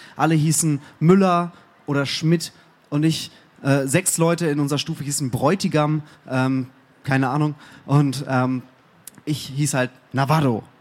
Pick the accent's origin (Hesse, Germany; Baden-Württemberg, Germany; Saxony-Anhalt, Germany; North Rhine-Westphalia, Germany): North Rhine-Westphalia, Germany; Warstein; Ich komme ursprünglich aus Warstein. Kennt das jemand?